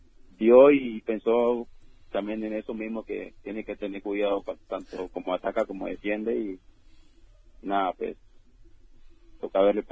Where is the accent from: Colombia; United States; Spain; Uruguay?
Colombia; Villa Fuerte, Antioquia; Soy de Villa Fuerte, Antioquia.